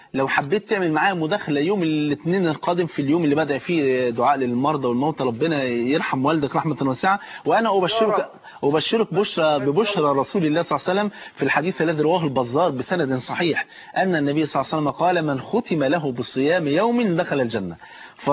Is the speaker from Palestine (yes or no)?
no; Egypt; بس عندنا في مصر